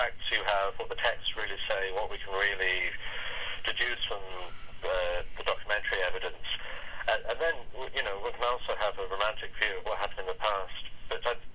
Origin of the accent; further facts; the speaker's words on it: Wales, United Kingdom; also born or lived in California, United States; now in Ireland; in Ireland now. I lived in California for 10 years, actually, but I'm from Wales, yeah.